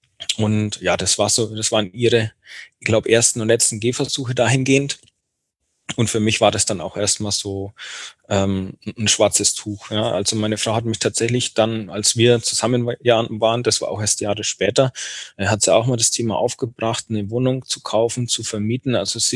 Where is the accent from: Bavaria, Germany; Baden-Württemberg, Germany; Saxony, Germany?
Bavaria, Germany; Bayreuth; born there; als wir dann wieder zu Hause waren, ja genau, in meiner Geburtsstadt in Bayreuth